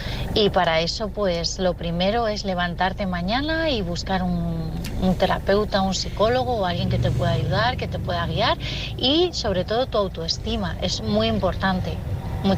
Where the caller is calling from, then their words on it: Madrid, Community of Madrid, Spain; de Madrid.